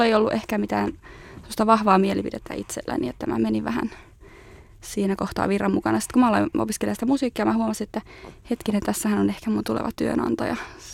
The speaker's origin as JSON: {"language": "Finnish", "town": "Kangasala", "region": "Pirkanmaa", "country": "Finland", "said": "niin Kangasalta mä oon kotoisin"}